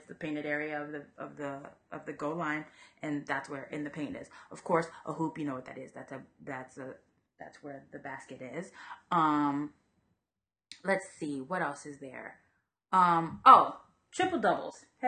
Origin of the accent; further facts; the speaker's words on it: Miami, Florida, United States; I am from Miami.